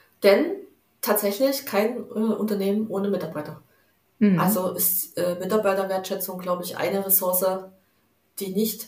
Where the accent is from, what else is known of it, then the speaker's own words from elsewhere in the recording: East Germany, Germany; ich bin halt Ostdeutsche. Ich habe halt... Und nein, ich komme nicht aus Sachsen.